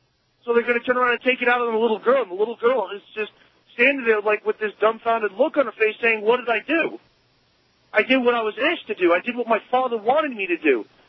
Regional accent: Queens, New York, United States; I grew up in Queens. I've seen some really bad stuff

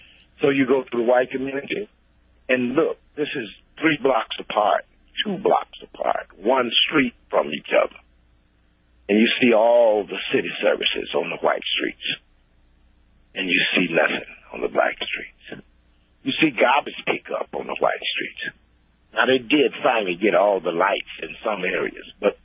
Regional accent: Mississippi, United States; I'm a black man. I grew up in Mississippi.

